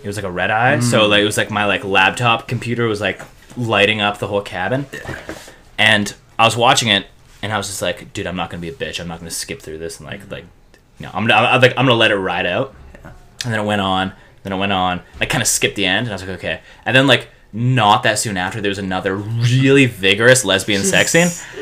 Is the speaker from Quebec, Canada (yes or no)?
no; Vancouver, British Columbia, Canada; there's a cult in my hometown of Vancouver, British Columbia, Canada.